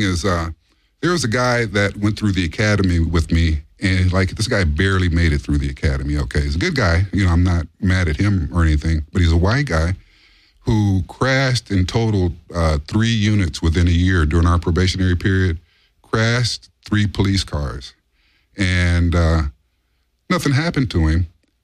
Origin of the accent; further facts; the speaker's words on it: Los Angeles, California, United States; being born and raised in Los Angeles, you know, you're more aware of criminal behavior